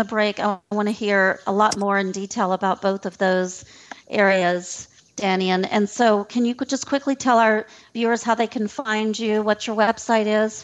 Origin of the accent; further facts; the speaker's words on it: Mississippi, United States; I'm from the South, and I'm from Mississippi, and we were told that quite a few of us were going to hell too.